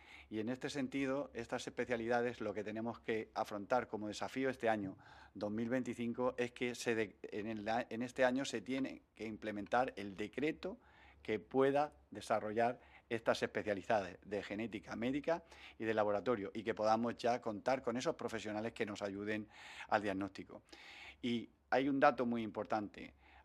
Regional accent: Region of Murcia, Spain; Hoy somos ciudadanos murcianos, hoy somos ciudadanos españoles y también somos ciudadanos europeos.

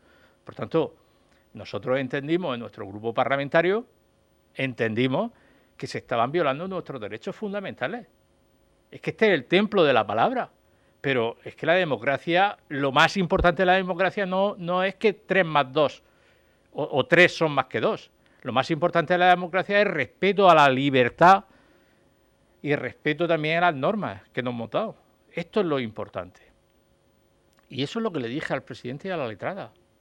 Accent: Totana, Region of Murcia, Spain; en mi pueblo se dice, yo soy de Totana

